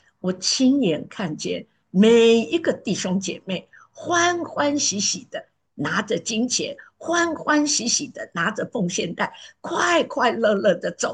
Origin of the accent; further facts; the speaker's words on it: Sichuan, China; 四川人吃饭喝个酒，没什么了不得，每个人都这样。我们从小就是这样长大的